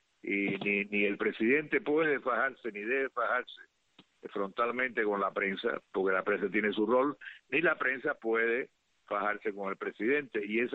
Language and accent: Spanish; Cuba; soy un veterano de Playa Girón, y un expreso político. Y un expreso político, y he estado luchando por la causa cubana desde que tengo 15 años.